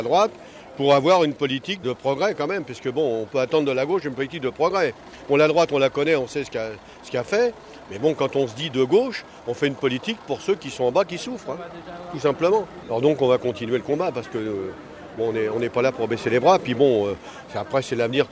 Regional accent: Centre-Val de Loire, France; De l'Indre.

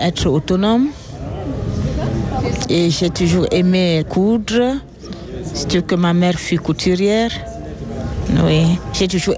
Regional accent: Yaoundé, Centre, Cameroon; Je viens du Cameroun, Yaoundé.

